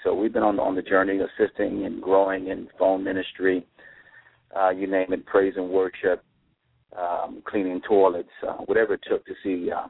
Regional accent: Detroit, Michigan, United States; I'm a warm weather child, so I love warm weather. I'm from Detroit, Michigan.

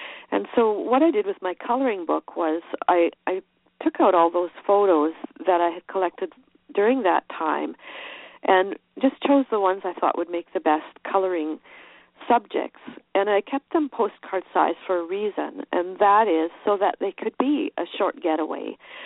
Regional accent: Canada; moved away as an adult; now in France; As a Canadian, we learn French in school. It's mandatory. And I always loved the language.

